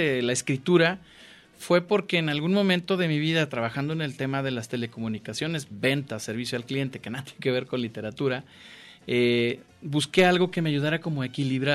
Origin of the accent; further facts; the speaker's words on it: Guadalajara, Jalisco, Mexico; also born or lived in Puebla; soy de aquí de Guadalajara.